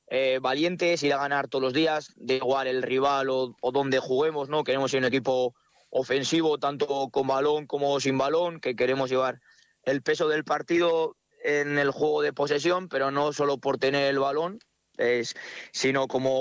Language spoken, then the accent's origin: Spanish; La Rioja, Spain; Igual también un poco somos los riojanos también, esos valores, ¿no?